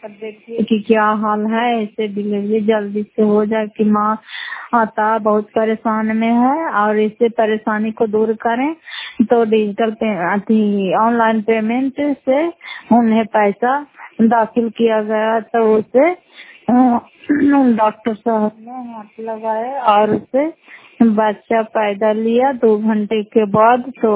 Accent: Fatehpur, Bihar, India; घर फतेहपुर पंचायत मकरोता जिला नालंदा क्रा पसराय ब्लॉक निवासी हूँ।

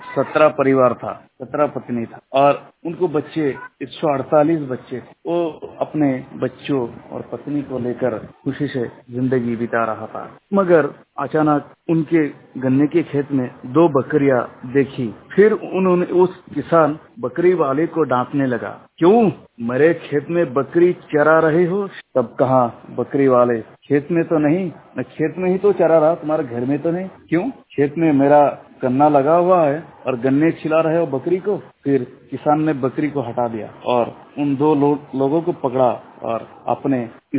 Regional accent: West Bengal, India; नमस्कार, मैं वेस्ट बंगाल का रहने वाला हूँ।

